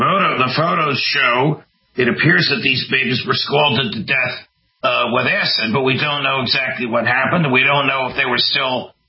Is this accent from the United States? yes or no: yes; New Jersey, United States; where I am now, my home state of New Jersey